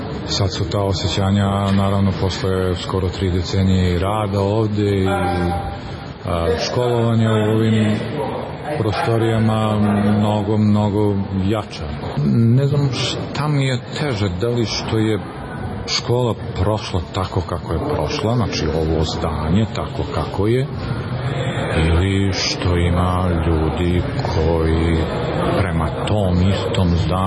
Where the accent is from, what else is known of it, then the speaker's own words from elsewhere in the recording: Kragujevac, Šumadija and Western Serbia, Serbia; a inače kao Kragujevčanin još iz osnovne škole